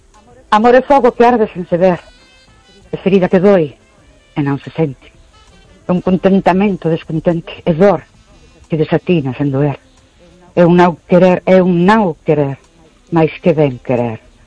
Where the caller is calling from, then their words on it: Ourense, Galicia, Spain; Buenas noches … de Ourense.